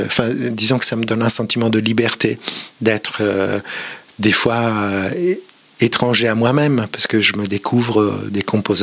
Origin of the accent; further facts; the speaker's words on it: Veneto, Italy; French is a second language; D'un petit village perdu dans la lagune vénitienne.